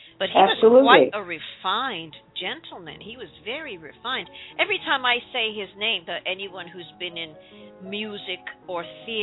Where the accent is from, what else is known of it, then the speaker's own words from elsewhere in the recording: Manhattan, New York, United States; I know nothing about cars. I'm from Manhattan.